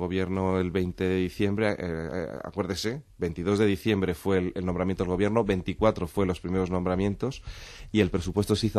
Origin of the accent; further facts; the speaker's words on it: Madrid, Community of Madrid, Spain; Yo ahora tengo el orgullo de ser diputado por Madrid, que es mi provincia. Además, yo soy del distrito de Chamartín.